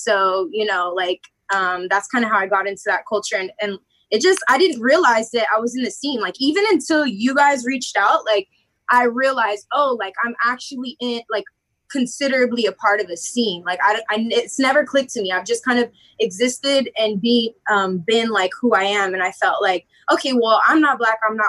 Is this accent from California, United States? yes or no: yes; California, United States; Growing up in South Bay, my dad's British Jamaican.